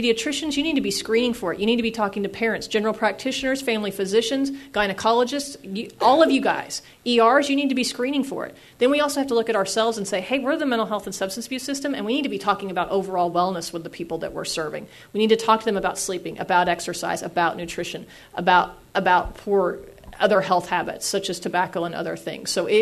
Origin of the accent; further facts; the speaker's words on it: Edmond, Oklahoma, United States; I tell people all the time, I grew up in Edmond, okay?